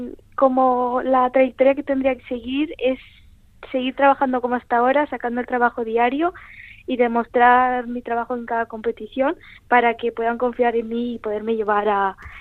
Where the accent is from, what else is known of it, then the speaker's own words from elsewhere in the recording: Spain; Bueno, pues a ver, soy española.